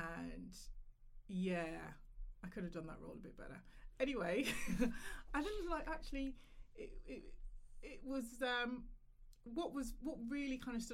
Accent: Nottingham, East Midlands, United Kingdom; Oh, my first job, I'm from Nottingham originally

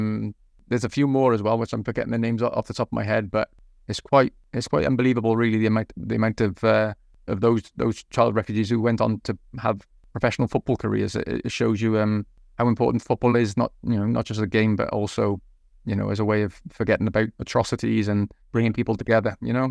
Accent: Caerleon, Wales, United Kingdom; But I also did an article about some Basque refugee children in my hometown in Caerleon in Wales.

